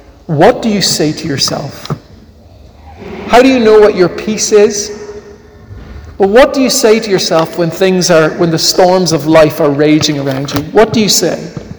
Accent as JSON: {"language": "English", "town": "Glasnevin", "region": "County Dublin", "country": "Ireland", "tie": "born or raised there", "said": "And I grew up in Glasnevin, from Ireland, feel very Irish."}